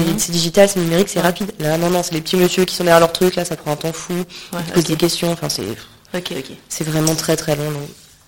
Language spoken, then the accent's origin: French; France; accent: French; Vous m'excuserez pour mon accent bien français.